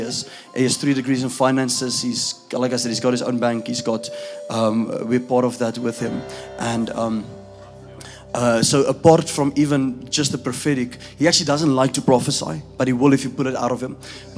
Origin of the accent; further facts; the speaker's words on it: London, United Kingdom; We come from London.